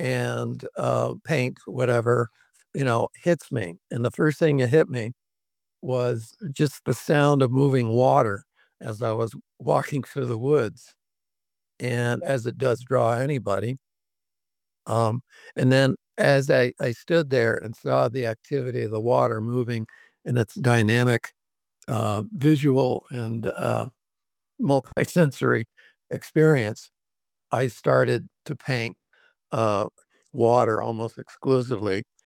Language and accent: English; Saranac Lake, New York, United States; I grew up in Saranac Lake across the street from a lake.